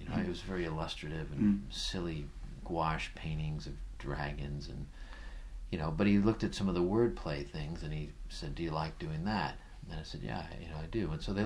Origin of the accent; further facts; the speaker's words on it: Boston, Massachusetts, United States; he's like a guy from Brooklyn, and we're these guys from Boston, and that's just the way we talk to each other